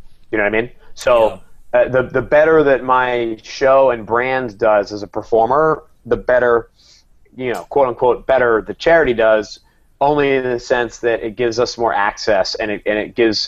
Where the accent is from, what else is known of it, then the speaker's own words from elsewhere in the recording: United States; you know, it was like a big deal that I was from America.